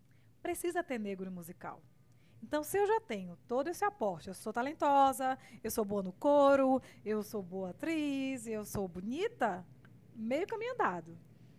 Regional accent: Salvador, Bahia, Brazil; moved away as an adult; now in São Paulo, Brazil; já que eu vim para São Paulo e vim de Salvador com uma outra carreira, porque quando você chega em São Paulo, seu currículo fica zerado.

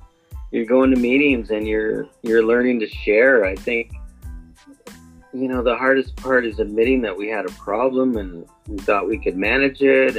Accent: Canada; Being Canadian, we love our NHL hockey

